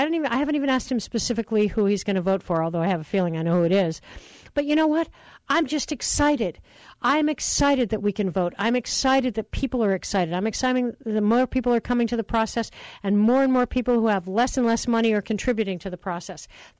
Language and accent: English; Colorado, United States; I think that's absolutely great news for my home state. Hooray! There's hope for America if Colorado goes blue.